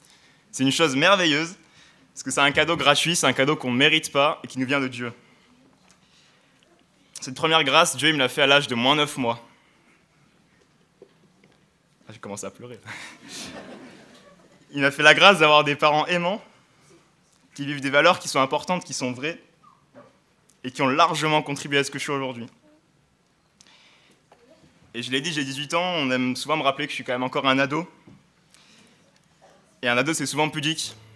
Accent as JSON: {"language": "French", "region": "Occitanie", "country": "France", "lives_now": "Grenoble, France", "said": "pour ceux qui ne sont pas au courant. J'ai 18 ans. Je viens du sud de la France, vers Nîmes. Voilà. Je suis arrivé à Grenoble en septembre pour commencer mes études"}